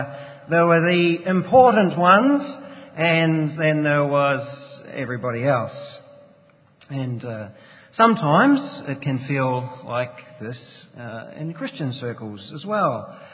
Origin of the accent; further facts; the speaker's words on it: New Zealand; I grew up in New Zealand, as you may have detected already.